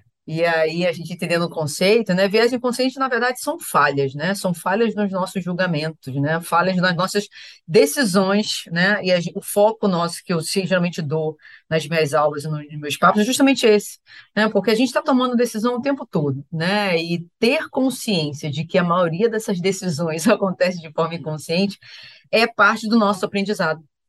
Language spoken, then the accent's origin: Portuguese; Rio de Janeiro, Brazil; Eu sou carioca